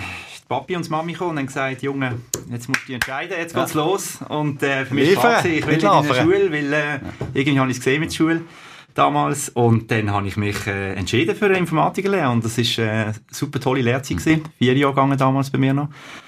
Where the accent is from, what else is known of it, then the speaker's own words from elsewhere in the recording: Zwingen, Basel-Landschaft, Switzerland; now in Laufen, Switzerland; Ja, also ich komme aus dem Laufental, das ist vielleicht einmal als erstes. Zwingen geboren, wohne aber seit 20 Jahren in Laufen.